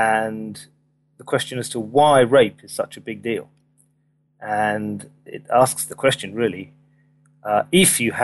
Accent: England, United Kingdom; now in London, United Kingdom; Yeah, well, I was born and brought up in England, and I still live in London.

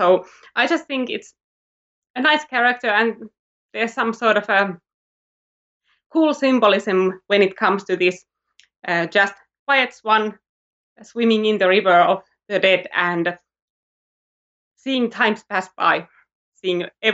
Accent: Finland; When I grew up, I really didn't think about politics, and I really didn't have to, because I lived in the countryside

